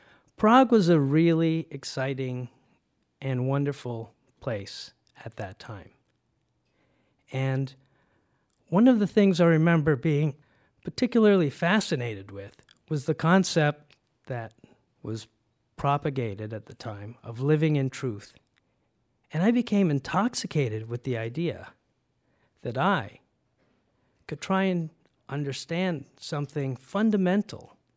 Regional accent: Canada; born or raised there; also born or lived in Guyana

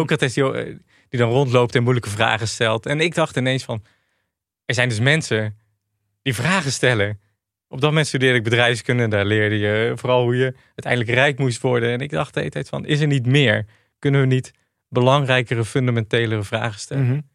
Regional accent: Gelderland, Netherlands; ik woonde in Rotterdam. Voor mij een grote stad. Ik kwam uit de Achterhoek.

